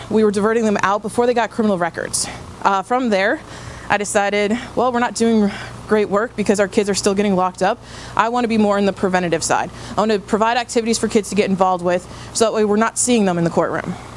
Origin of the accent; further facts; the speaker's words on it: Guilderland, New York, United States; So I grew up in Gilderland, went to Gilderland High School, lived a very suburban life. My dad's family, my mom's family all lived in the city of Albany